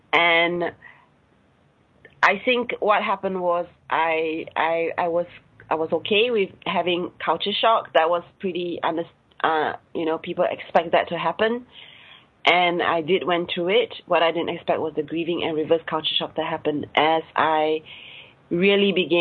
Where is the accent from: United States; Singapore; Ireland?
Singapore; I'm a Singaporean Chinese, born and bred in Singapore. Some people assume that I have lived abroad. I have not.